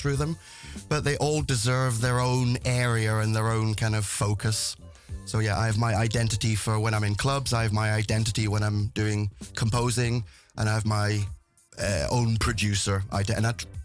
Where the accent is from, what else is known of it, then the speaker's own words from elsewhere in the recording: East Midlands, United Kingdom; I'm from Northamptonshire. In the East Midlands.